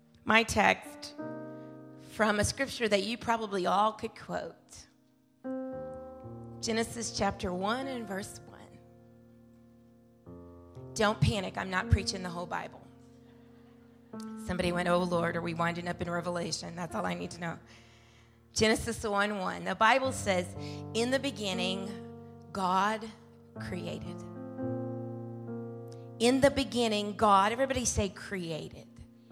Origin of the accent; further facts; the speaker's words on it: Philippines; I was a missionary kid growing up in the Philippines